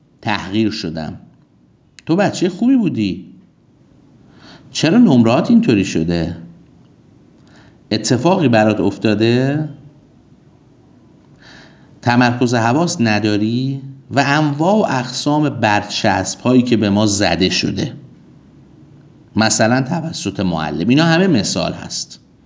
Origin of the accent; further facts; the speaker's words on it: Iran; born there; اصلا چرا من باید تو ایران به دنیا میومدم؟ جا قحط بود که من تو ایران به دنیا اومدم با این همه بدبختی